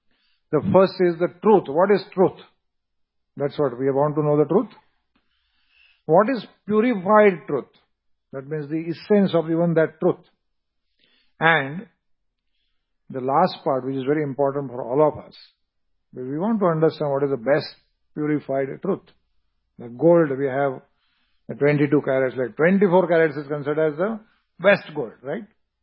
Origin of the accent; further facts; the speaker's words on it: Rishikesh, Uttarakhand, India; So, worshipping Ganga, we're from Rishikesh, so... Haridwar, Rishikesh, beautiful Ganga that takes place every evening.